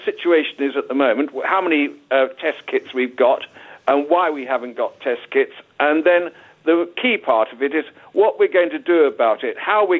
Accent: United Kingdom; We are British. We understand that.

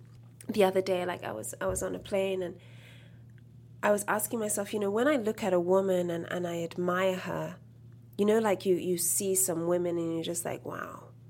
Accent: London, United Kingdom; I grew up in London. So okay. I grew up in London

